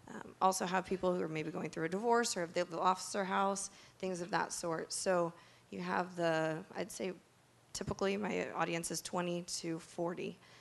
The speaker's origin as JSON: {"language": "English", "town": "Riverside", "region": "California", "country": "United States", "said": "I'm also from Riverside, and so we have a lot of universities."}